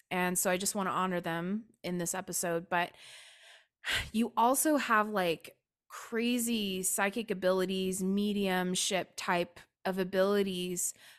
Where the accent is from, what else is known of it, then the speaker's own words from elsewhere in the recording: United States; So for me, I, you know, $9.12 as an American is like, oh, you know, what?